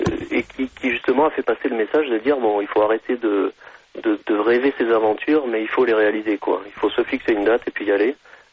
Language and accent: French; Bordeaux, Nouvelle-Aquitaine, France; j'ai presque ça en moi depuis que je suis gosse, puisque je suis originaire de Bordeaux.